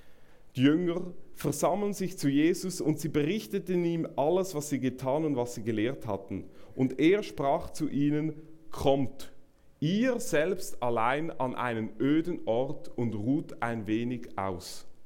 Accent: Aargau, Switzerland; Also im Aargau, wo ich aufgewachsen bin, hat man immer geschaut, wer der schnellste ist.

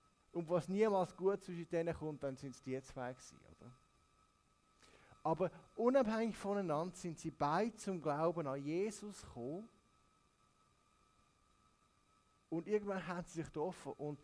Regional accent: Switzerland; accent: Swiss German; Am Ende des Tages stehen die mir alle weitaus näher als Schweizer, die Schweizerdeutsch reden, wie ich. Also kein Basler, oder?

